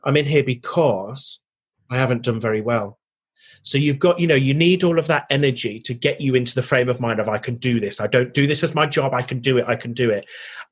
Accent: England, United Kingdom; now in South of England, United Kingdom; I'm originally from the Midlands, although I've lived down south for over 20 years now, so I can class myself as a southerner.

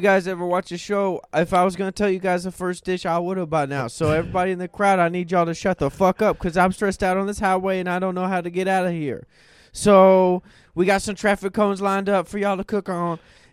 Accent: Little Rock, Arkansas, United States; I'm from Little Rock, Arkansas.

